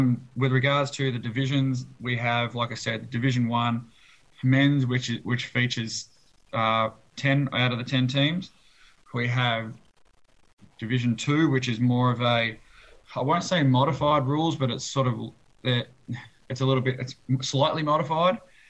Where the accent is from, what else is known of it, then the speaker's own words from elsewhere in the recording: Melbourne, Victoria, Australia; now in Canada; I'm from Melbourne. I grew up playing at Yarraville in the Western Regional League in the last couple of years before coming to Canada.